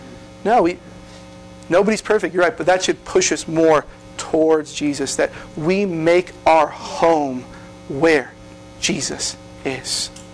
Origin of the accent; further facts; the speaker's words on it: Boston, Massachusetts, United States; I grew up in Boston. And there's no illusion of Christianity in Boston.